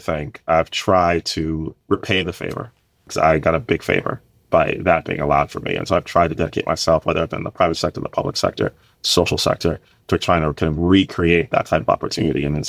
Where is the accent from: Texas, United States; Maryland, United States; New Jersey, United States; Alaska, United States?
New Jersey, United States; I was born and bred outside of New York City, grew up in northern and central New Jersey.